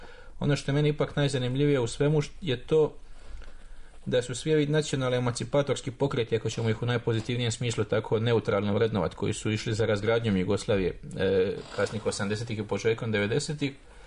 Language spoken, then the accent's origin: Croatian; Mostar, Federation of Bosnia and Herzegovina, Bosnia & Herzegovina; imao sam 9 godina kad se država raspadala, ali kako sam rođen odrastao u Mostaru, imao sam 12 godina